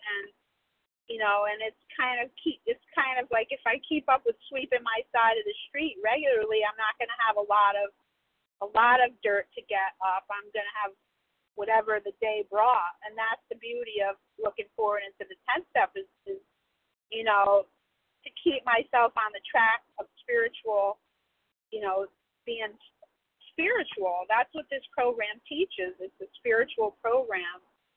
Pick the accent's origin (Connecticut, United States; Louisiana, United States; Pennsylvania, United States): Connecticut, United States; I'm from Connecticut, recovered.